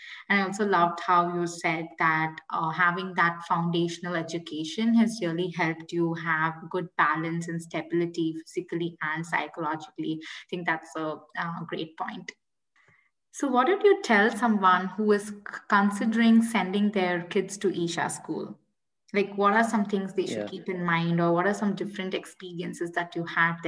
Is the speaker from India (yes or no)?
yes; South India, India; Growing up in South India, you know, at my house, like math and science were the most important subjects.